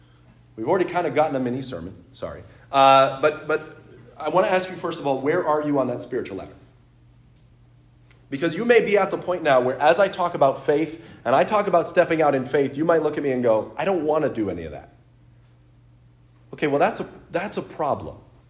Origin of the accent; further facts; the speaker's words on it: New Hampshire, United States; I grew up in New Hampshire. Our state motto is literally, live free or die.